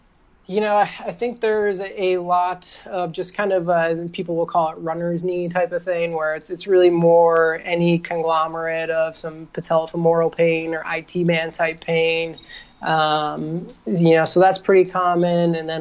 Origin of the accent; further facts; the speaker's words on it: New York, United States; now in Los Angeles, United States; I grew up in upstate New York near Syracuse, so much, much colder and snowier than it is here in February in Los Angeles right now